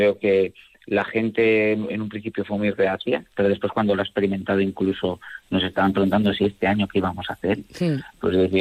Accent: Canet, Valencian Community, Spain; con la gente de Canet, que como todo buen mediterráneo, ¿no?, como todo buen clima mediterráneo, somos muy abiertos, como somos todos los valencianos

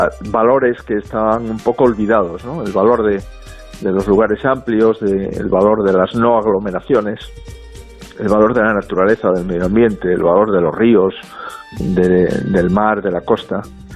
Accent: Galicia, Spain; lo que somos los gallegos, ¿no? Un pueblo que sabe lo que es salir de casa y por tanto también sabemos lo que es recibir en nuestra casa.

